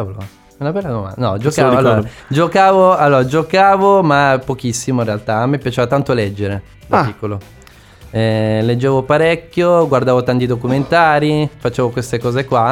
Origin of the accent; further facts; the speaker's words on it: Milan, Lombardy, Italy; Milanese, siamo nati qua.